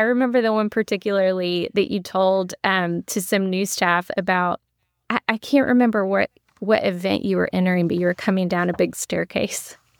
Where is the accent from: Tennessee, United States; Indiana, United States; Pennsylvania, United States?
Tennessee, United States; Athens; I grew up in Tennessee, in Athens, Tennessee, actually, small town, with my parents who are still married